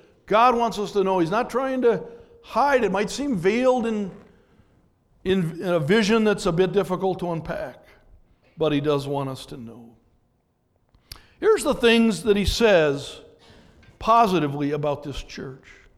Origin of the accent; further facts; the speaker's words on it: Minnesota, United States; We're from Minnesota, so we know what snowflakes are.